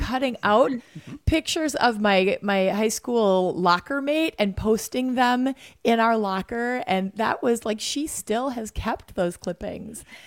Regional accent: Kaukauna, Wisconsin, United States; My hometown, Kaukauna, definitely has it.

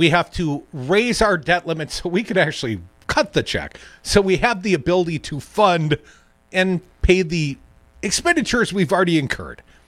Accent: Madison, Wisconsin, United States; The second lowest unemployment rate in the nation, my hometown, Madison

